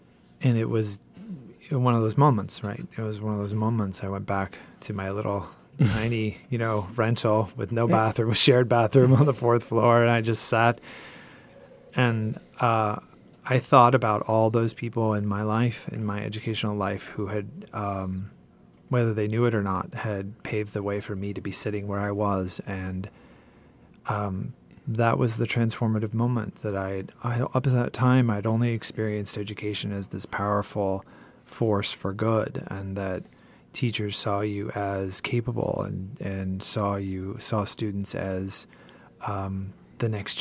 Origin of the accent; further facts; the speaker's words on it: San Fernando Valley, California, United States; I grew up in the San Fernando Valley, so I'm an LA Unified kid, and I never thought about being a teacher.